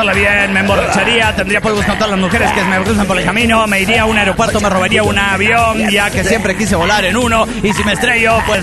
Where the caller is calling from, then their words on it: La Merced, Argentina; de la Merced, Argentina.